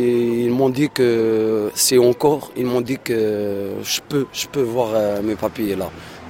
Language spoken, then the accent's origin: French; Morocco; Et moi, j'ai 31 ans. … Ouais, voilà. Et je suis marocain aussi.